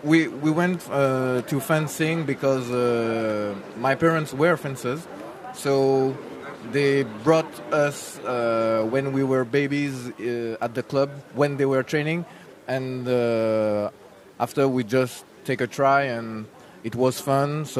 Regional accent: Martinique, France; We're from a little French West Indies island, Martinique.

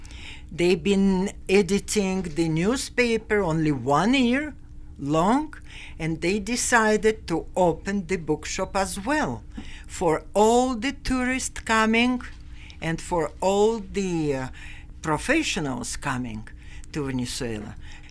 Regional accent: Germany; English is a second language; now in Caracas, Venezuela; I'm coming from Germany.

